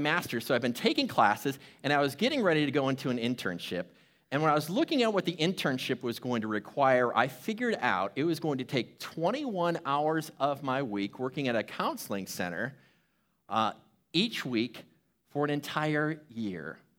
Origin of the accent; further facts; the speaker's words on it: Chicago, Illinois, United States; I grew up in Chicago, and in Chicago, they say they have two seasons.